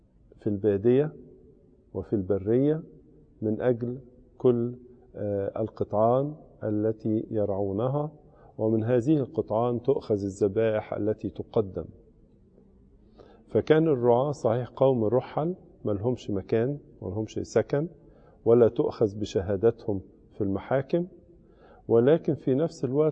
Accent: Egypt

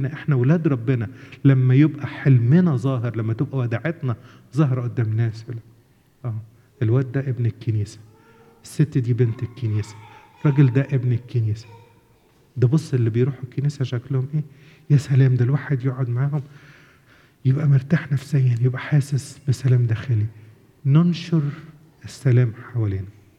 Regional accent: Egypt; now in Canada; إحنا مسافرين من مصر وجايين على كندا،

